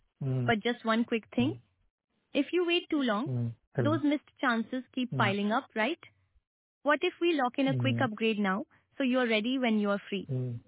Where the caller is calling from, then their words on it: Gurgaon, Haryana, India; Oh, I'm calling from Gurgaon, Haryana.